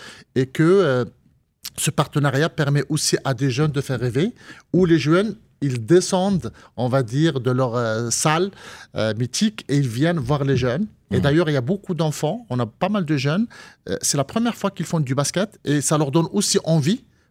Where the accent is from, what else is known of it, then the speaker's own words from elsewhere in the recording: Morocco; je rentrais pas parce que moi, je venais du Maroc